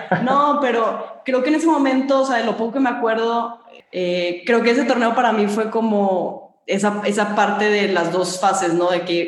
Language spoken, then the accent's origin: Spanish; Monterrey, Nuevo León, Mexico; Así somos la regia.